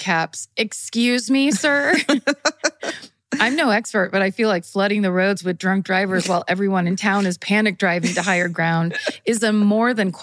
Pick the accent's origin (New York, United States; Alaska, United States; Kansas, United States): Alaska, United States; Sitka; There's a little dive bar in my hometown, Sitka, Alaska, called the Pioneer Bar.